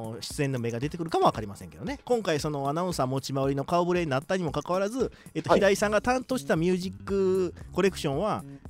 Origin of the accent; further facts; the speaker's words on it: Wakayama, Japan; 僕ら和歌山県の人間からしたら